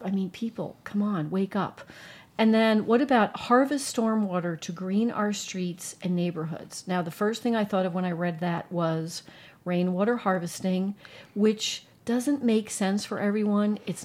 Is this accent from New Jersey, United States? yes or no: yes; New Jersey, United States; now in Arizona, United States; And I'm from New Jersey, and it was like, this is not happening for me.